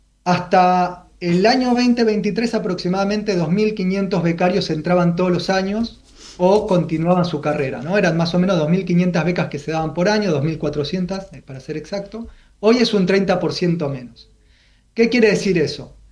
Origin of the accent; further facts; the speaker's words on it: Argentina; Uno se siente orgulloso como argentino